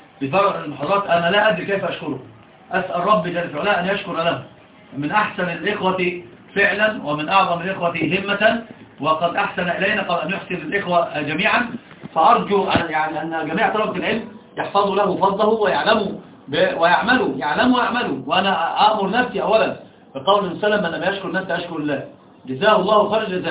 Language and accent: Arabic; Egypt; صحيح طبعا هي القراءة المشهورة أصحاب طبعا عندنا في مصر